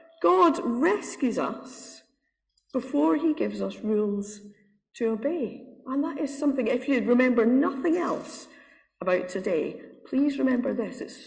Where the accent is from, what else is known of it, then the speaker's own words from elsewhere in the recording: Scotland, United Kingdom; I'm Scottish, I like that.